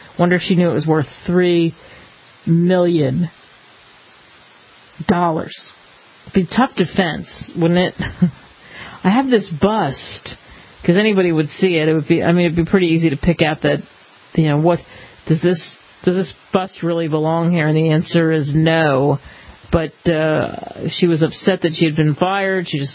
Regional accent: Philadelphia, Pennsylvania, United States; Philadelphia, my hometown, is the place that is recognized for lots of famous men like Ben Franklin.

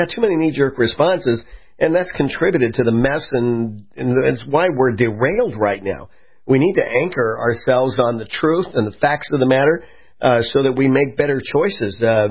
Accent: California, United States; in Santa Barbara, California, in my home area. I grew up in the Ventura County area of California.

